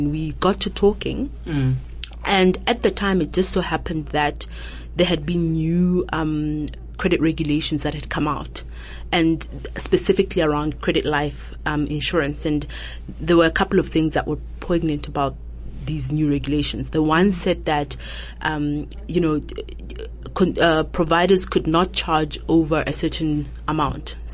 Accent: Lesotho; I come from Lesotho actually, and I grew up there.

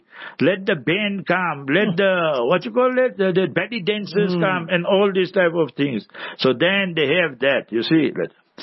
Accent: India; I'm born an Indian. Is it my control? I'm 6 feet tall, is my control?

